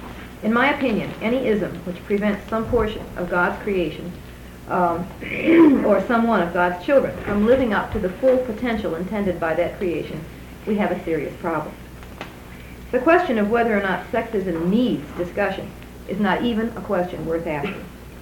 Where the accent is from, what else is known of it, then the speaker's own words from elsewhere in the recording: Chicago, Illinois, United States; I'm from Chicago, Illinois. I'm a music teacher in the Chicago Public Schools.